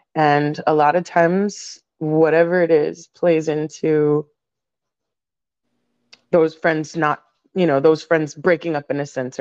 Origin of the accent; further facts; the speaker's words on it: United States; for people who don't know, I'm Mexican American. I'm what they call a pocha.